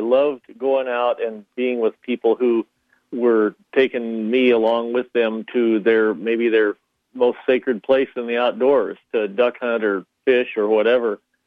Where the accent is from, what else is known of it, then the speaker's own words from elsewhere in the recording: Kansas, United States; now in Duluth, United States; I mean, I liked growing up in Kansas and everything, but this is the place we wanted to be.